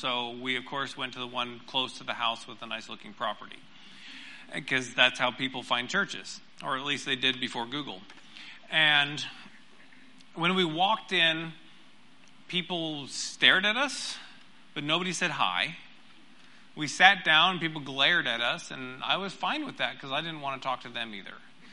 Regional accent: Phoenix, Arizona, United States; and I grew up in Phoenix, and she grew up in Colorado

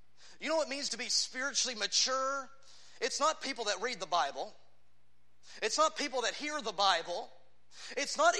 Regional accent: Texas, United States; I'm a Texan speaking to Texans.

